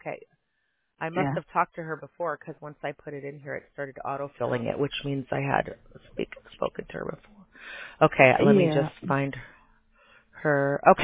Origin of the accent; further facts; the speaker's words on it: Buffalo Grove, Illinois, United States; moved away; Where I'm in Southern California now, but yeah, I'm originally from Buffalo Grove, and it's actually expanded quite a bit out there.